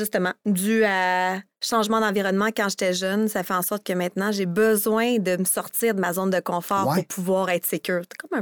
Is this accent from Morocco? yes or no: no; Montreal, Quebec, Canada; born there; je suis née, mes parents à Montréal.